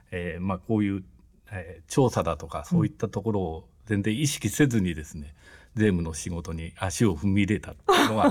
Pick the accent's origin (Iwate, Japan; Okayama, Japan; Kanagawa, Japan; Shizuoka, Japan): Shizuoka, Japan; Yaizu; 元焼津は、焼津神社のすぐそば